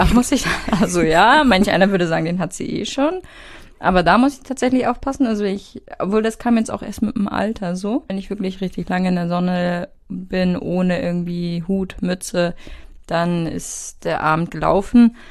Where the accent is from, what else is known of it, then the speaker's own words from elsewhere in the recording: Lower Saxony, Germany; Und ich meine, ich komme ja aus der Niedersachsen-Ecke.